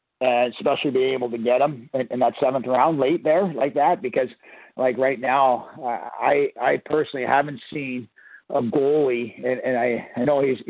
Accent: Ontario, Canada; Like I'm from Ontario, you know, but I wouldn't trade those experiences.

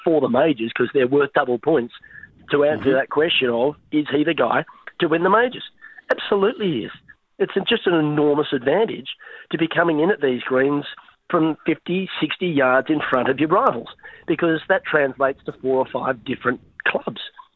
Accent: Australia; And this takes me back, being an Australian, to the mid-2000s, when almost every week we'd have an Aussie in contention to win or winning.

